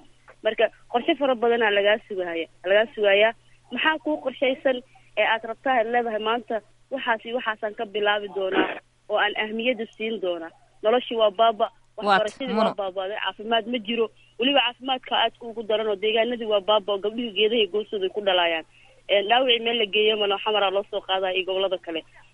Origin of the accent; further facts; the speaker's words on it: Beledweyne, Hiran, Somalia; born there; Aniga waxaan kasoo jeedaa Iran, aan kasoo jeedaa gaar ahaan magaalada Baladweyne aan ku dhashay.